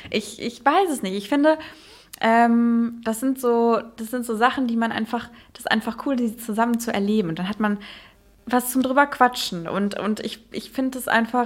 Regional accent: Netherlands; now in Germany; mittlerweile vielleicht so ein bisschen Deutschland, weil ich halt auch da wohne. Aber ich bin aufgewachsen in Holland und ich bin in Holland zur Schule gegangen. Ich hatte nie richtig Deutschunterricht.

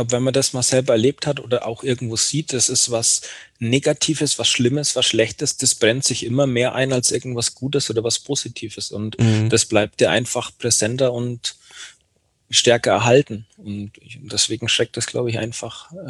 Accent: Bayreuth, Bavaria, Germany; born there; als wir dann wieder zu Hause waren, ja genau, in meiner Geburtsstadt in Bayreuth

